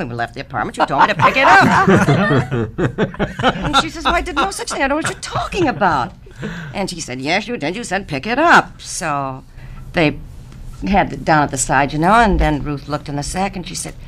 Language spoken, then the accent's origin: English; Cumberland, Maryland, United States; But when I came from Cumberland, Maryland, and I started on the network